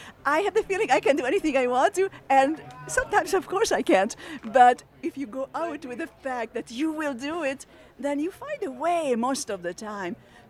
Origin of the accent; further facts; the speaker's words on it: Hungary; born there; English is a second language; moved away; also born or lived in Paris, France; I was born in Hungary. And after the revolution, we went to France. And in France, in Paris, when I know 50 words